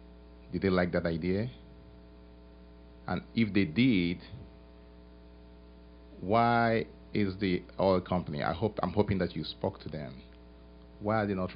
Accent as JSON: {"language": "English", "country": "Nigeria", "said": "I'm actually from the Niger Delta."}